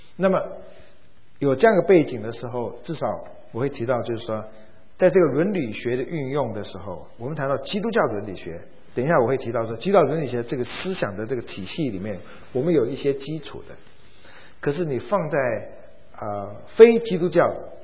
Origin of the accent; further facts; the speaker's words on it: China; 在日本人的这种社会关系当然是属于亚洲民族，跟我们中国人有点像